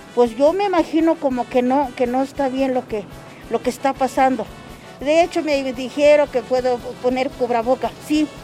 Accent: Pahuatlán, Puebla, Mexico; Yo vengo aquí de la Sierra de Pahuatlán, Puebla.

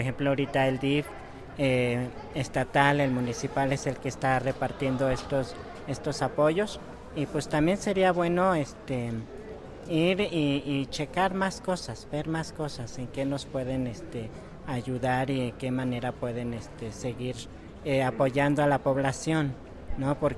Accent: Ilamatlán, Veracruz, Mexico; Venimos del municipio de Ilamatlán, de la localidad de Huistipán

